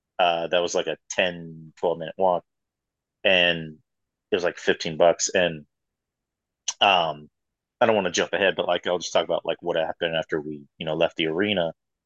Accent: San Antonio, Texas, United States; I'm from San Antonio. I'm from Texas.

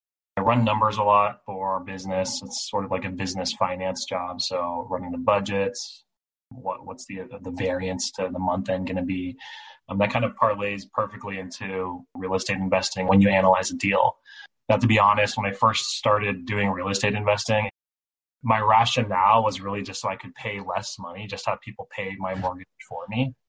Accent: California, United States; moved away; Saw a home that I liked, brand new build. I'm from California originally.

